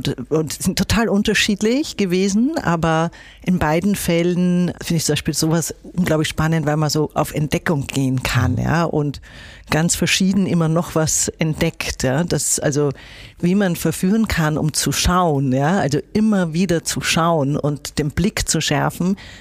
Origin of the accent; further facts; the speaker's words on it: Vienna, Austria; ich komme aus Wien. Es ist eine Kulturstadt, die einfach in jeder Phase, in jeder Ebene, die sie zu bieten hat, das immer auch mit verwoben ist.